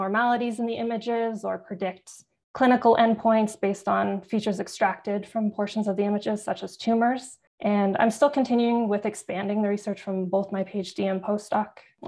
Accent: Calgary, Alberta, Canada; I grew up in Calgary, at least since I was 10 years old. So I did my undergrad here.

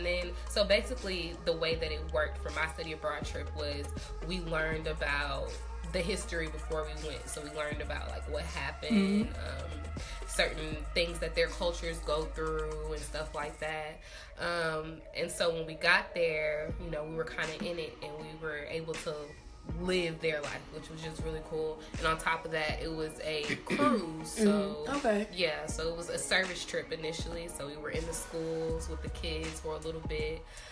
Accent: Houston, Texas, United States; And then being from Houston, like the Mexican culture is like lit.

